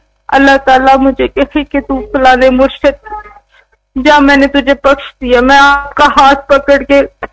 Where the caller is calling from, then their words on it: New Zealand; میں New Zealand سے بول رہی ہوں.